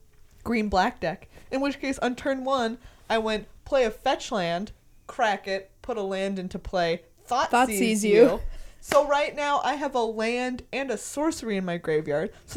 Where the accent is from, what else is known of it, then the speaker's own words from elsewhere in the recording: Texas, United States; I should know, because I am from Texas